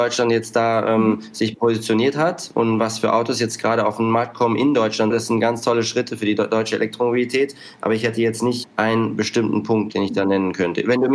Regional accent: Monaco; Ich bin halt Deutscher, bin aufgewachsen in Monaco, spreche aber verschiedene Sprachen, verbringe viel Zeit mit anderen Kulturen

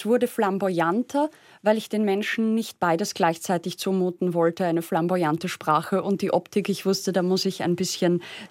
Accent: Austria; Ja, wobei als Österreicher, wir sind ja bekannt für unser Fäkalschimpfen.

